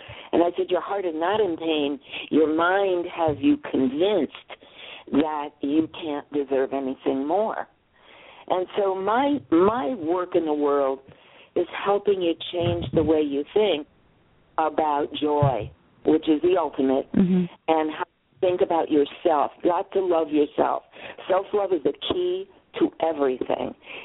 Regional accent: Vestal, New York, United States; I lived in New York City, and my hometown was Vestal, New York.

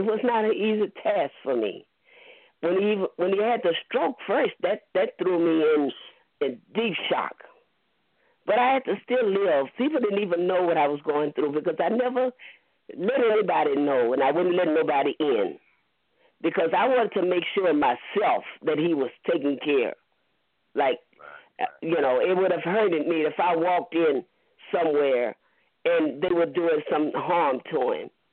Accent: Lake Charles, Louisiana, United States; I'm from Lake Charles.

